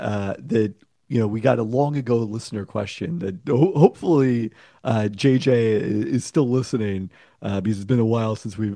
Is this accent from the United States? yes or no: yes; Moses Lake, Washington, United States; I grew up in Moses Lake, and our local Taco Time franchise would run that deal once a week, if I recall correctly.